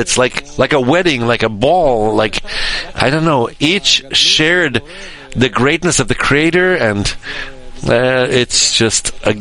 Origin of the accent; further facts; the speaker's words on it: Beersheba, Southern District, Israel; Hello, friends. I'm from Be'er Sheva, and I was supposed to represent the group in this matter.